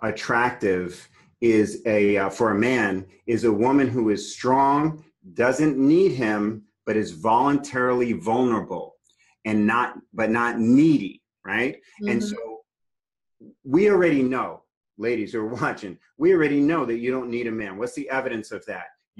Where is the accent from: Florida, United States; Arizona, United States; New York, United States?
New York, United States; New York City; I'm from New York City, grew up on the subways.